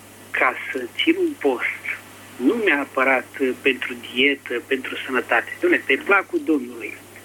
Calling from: Bucharest, Romania; Bună ziua, Nicolae, sunt din București.

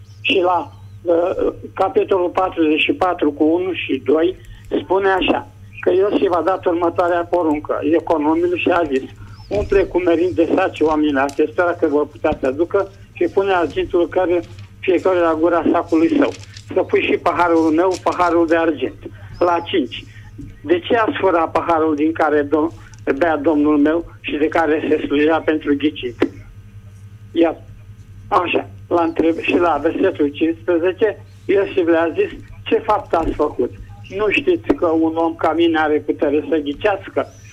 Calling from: Prahova, Romania; din Prahova.

